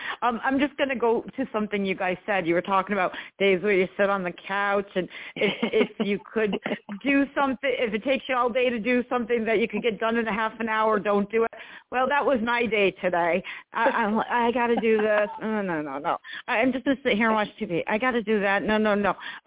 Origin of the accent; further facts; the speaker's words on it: New York, United States; I'm from New York.